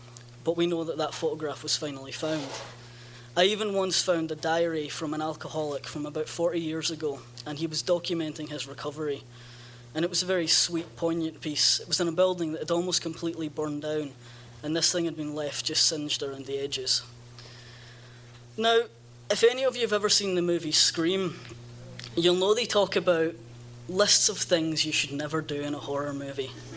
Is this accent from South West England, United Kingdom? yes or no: no; Glasgow, Scotland, United Kingdom; I grew up in Glasgow, Scotland. Glasgow's a really wonderful city.